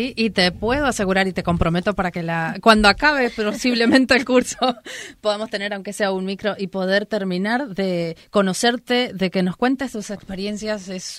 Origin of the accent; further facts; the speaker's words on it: Argentina; Que es un año clave para nosotras como argentinas, la época de la dictadura.